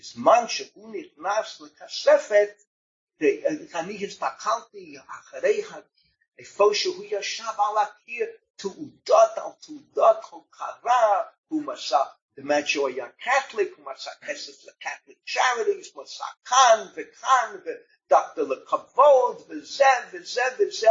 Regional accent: Bronx, New York, United States; אני גדלתי בברונקס, הליכה ליאנקי סטדיום, אצטדיון של היאנקיז, 20 דקות ברכב.

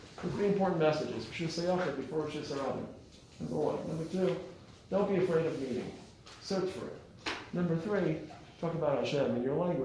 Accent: Brooklyn, New York, United States; I come from Brooklyn, but I know a little better English.

